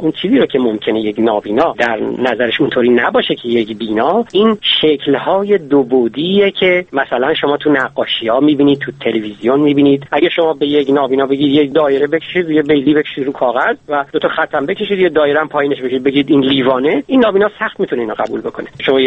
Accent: Iran; now in Germany; ما هم دیگه رو خیلی وقت بود میشناختیم از ایران و من اومدم به آلمان و او در ایران موند.

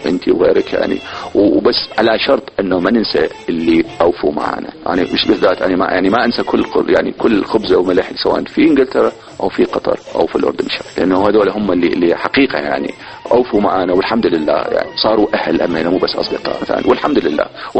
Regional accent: Iraq; يظل العراق يعني هو يعني مثل نقول الكعبة مالتنا في كل شيء احنا كعراقيين

